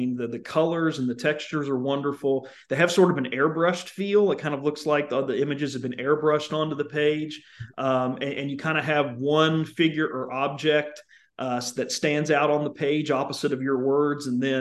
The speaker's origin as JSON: {"language": "English", "town": "Charleston", "region": "West Virginia", "country": "United States", "tie": "born or raised there", "said": "And, you know, I grew up in Charleston, West Virginia, and I think about carbide"}